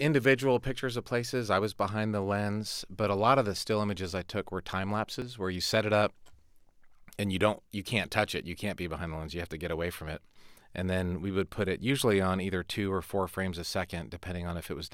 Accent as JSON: {"language": "English", "region": "Texas", "country": "United States", "said": "I'm a Texan, and I had to travel all the way to New York City to do this interview back in Texas."}